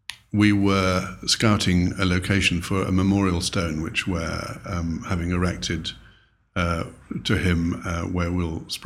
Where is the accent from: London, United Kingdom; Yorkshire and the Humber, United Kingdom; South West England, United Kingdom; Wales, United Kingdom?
Yorkshire and the Humber, United Kingdom; Leeds; moved away; I'm a Yorkshireman. I'm from Leeds.